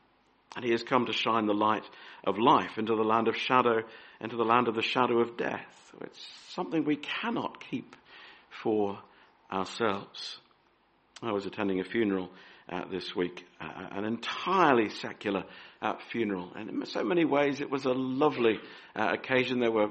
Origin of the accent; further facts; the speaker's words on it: Australia; because I grew up in Australia, fishing for me was going out in a boat on the Gold Coast